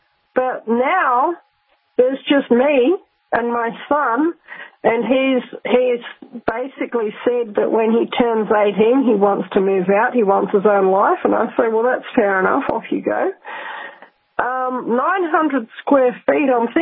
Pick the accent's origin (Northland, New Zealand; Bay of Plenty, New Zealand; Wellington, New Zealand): Bay of Plenty, New Zealand; Rotorua; I grew up in Rotorua in New Zealand, and when I was a very little girl, at the local